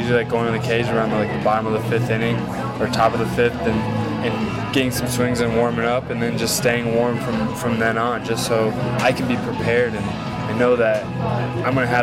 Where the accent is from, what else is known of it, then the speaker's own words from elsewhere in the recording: Atlanta, Georgia, United States; I was raised in Atlanta, so a lot of the Braves guys are, you know, so special.